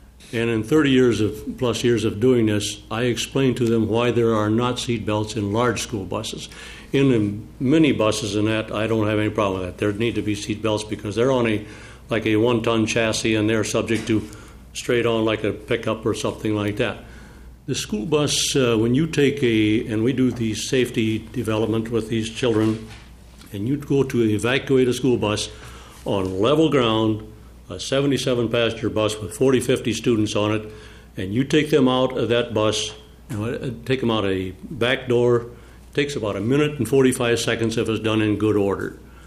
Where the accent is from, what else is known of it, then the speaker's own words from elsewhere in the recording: St. James, Minnesota, United States; I'm from St. James, Minnesota.